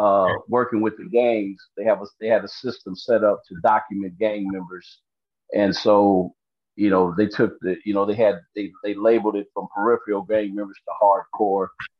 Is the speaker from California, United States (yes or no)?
yes; Compton, California, United States; Yeah, I was born and raised in Compton. So, you know, through the Compton school systems, things like that. Went off to school in San Diego.